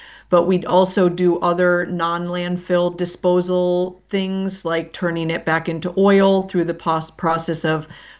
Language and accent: English; Buffalo, New York, United States; I grew up in Buffalo, New York originally